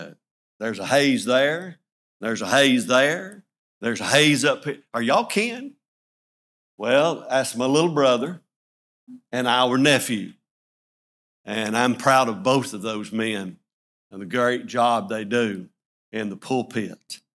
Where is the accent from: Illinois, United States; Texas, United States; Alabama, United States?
Alabama, United States; Adamsville; I remember as a child growing up in Adamsville, Alabama, and one day there was in our little community a situation that arose